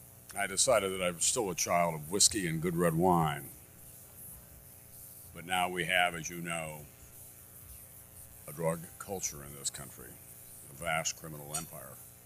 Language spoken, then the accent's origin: English; South Dakota, United States; In 1972, man from my home state, George McGovern, ran on a strong anti-war platform.